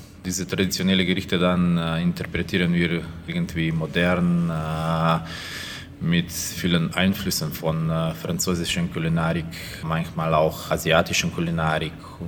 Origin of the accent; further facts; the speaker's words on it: Central Slovenia, Slovenia; German is a second language; Ich komme aus der Nähe von Ljubljana.